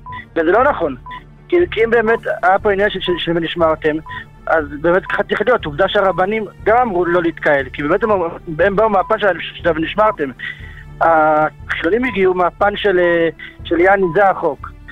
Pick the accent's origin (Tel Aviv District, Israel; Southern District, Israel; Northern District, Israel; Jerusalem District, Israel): Jerusalem District, Israel; Jerusalem; אני מירושלים.